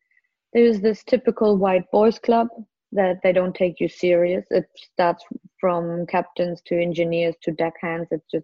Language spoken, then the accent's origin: English; Germany; I was born and raised in Germany